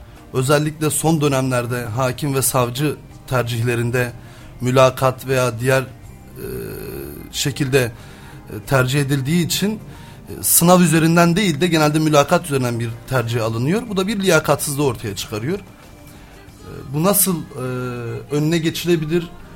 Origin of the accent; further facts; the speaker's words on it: Mardin, Turkey; now in Adana, Turkey; 30 yaşındayım. Mardinliyim. Orada doğup büyüdüm. Adana'da hukuk fakültesini kazandım.